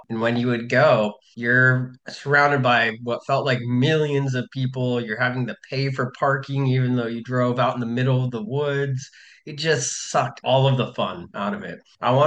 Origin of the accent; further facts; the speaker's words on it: Idaho, United States; Funny enough, I'm from Idaho, so I crossed the border. Washington and Idaho are connected